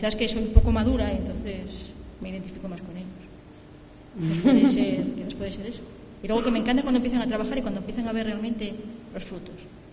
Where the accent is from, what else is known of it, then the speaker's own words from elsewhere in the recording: Oviedo, Asturias, Spain; Pero ya ahora mismo sé más de Sama que de Oviedo, yo soy de Oviedo.